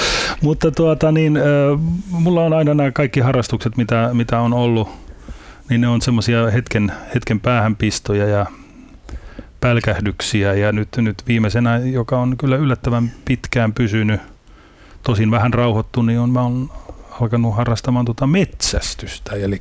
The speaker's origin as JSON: {"language": "Finnish", "town": "Makkola", "region": "South Savo", "country": "Finland", "said": "Ei, minä olen Makkolasta."}